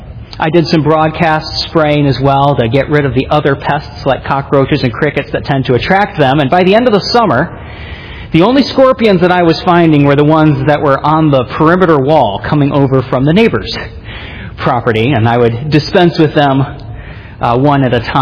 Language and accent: English; Maine, United States; now in Phoenix, United States; Where I grew up in Maine, autumn was typically September, October. By middle of October, the leaves were off the trees and you were looking forward to winter.